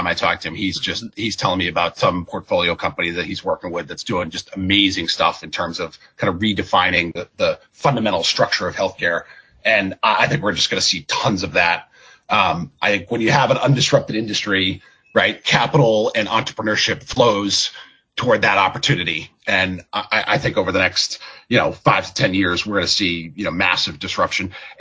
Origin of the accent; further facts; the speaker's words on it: Gardner, Massachusetts, United States; I grew up in Gardner. I grew up in Gardner, which is, along Route 2 on the way to Amherst. And is famous as it was a manufacturing town.